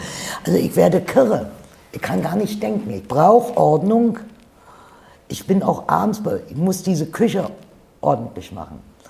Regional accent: Berlin, Germany; also born or lived in Dresden; Ich bin doch Berlinerin. Ich bin doch in Berlin, Oberschöneweide, geboren. Ich habe in Berlin diese Friseurlehre gemacht, beim Fernsehfunk.

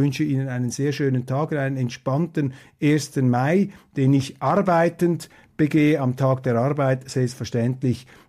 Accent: Switzerland

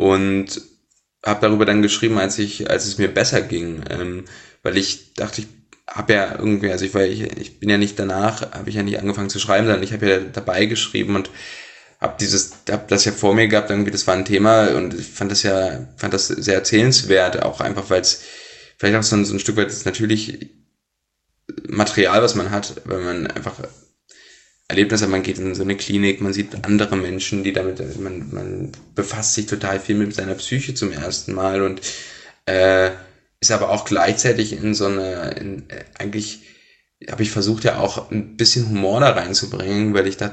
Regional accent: Blankenburg, Saxony-Anhalt, Germany; also born or lived in Wernigerode; Wernigerode bin ich geboren, Blankenburg in der Stadt daneben aufgewachsen, aber Wernigerode würde ich als meine Heimat sozusagen sehen, Sachsen-Anhalt im Harz

